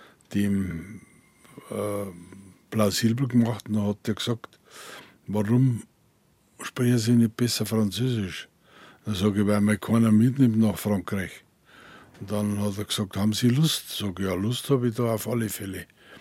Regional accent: Bavaria, Germany; ja, man hört es. Ich komme aus Bayern, habe ich gesagt.

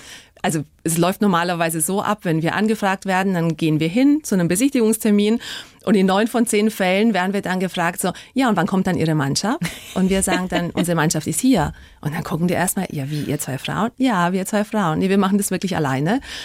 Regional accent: Caraș-Severin County, Romania; moved away; Ich bin ein Kind des Banater Berglandes, bin dort geboren und aufgewachsen. Meine Eltern sind dann nach dem Umsturz nach Deutschland ausgewandert. Also wir gehörten in Rumänien schon zur deutschsprachigen Minderheit.

